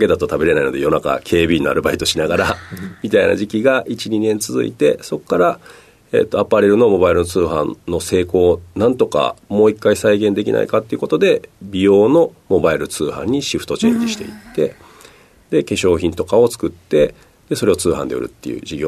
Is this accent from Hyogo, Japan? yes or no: yes; Takarazuka, Hyogo, Japan; 兵庫県の宝塚市出身です。